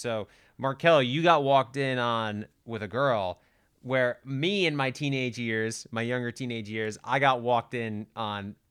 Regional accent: Rhode Island, United States; I grew up in the Rhode Island public whirlwind. School system, bro. What do you expect from me? Okay? People from Rhode Island, we grow up in Rhode Island.

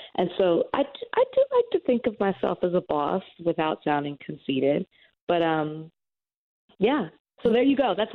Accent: Texas, United States; now in Miami, United States; It's hot, but I'm from Texas, so I'm used to that.

